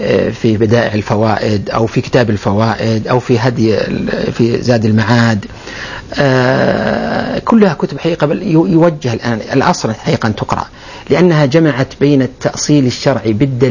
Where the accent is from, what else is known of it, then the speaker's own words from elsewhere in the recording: Al-Qassim, Saudi Arabia; لما انتقلت ورجعت للقصيم قبل الانتقال للجامعة، كنت بعض الأحيان أحضر عند الشيخ محمد رحمه الله في المنطقة عندنا في القصيم